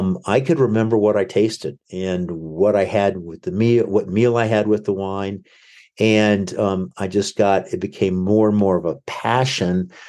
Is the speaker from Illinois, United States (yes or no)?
no; Alexandria, Virginia, United States; I grew up in the Washington, D.C. area in Alexandria, Northern Virginia